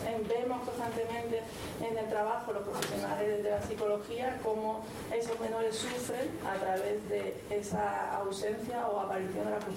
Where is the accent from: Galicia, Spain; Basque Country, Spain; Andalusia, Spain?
Andalusia, Spain; Málaga; Somos una población malagueña bastante abierta a que las personas vengan aquí